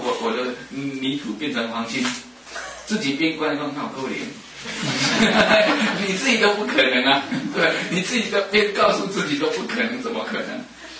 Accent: Taiwan; 我们台湾话不是有句话

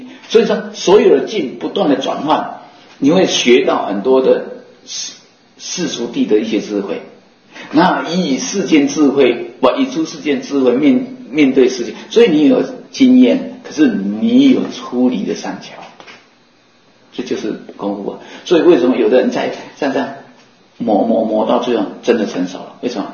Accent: Taiwan; 我们台湾话不是有句话啊

